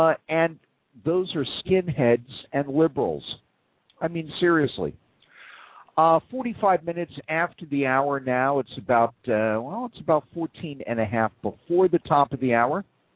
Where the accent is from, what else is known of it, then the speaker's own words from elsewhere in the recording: New York City, New York, United States; You were born and raised in New York City, and you're from Manhattan.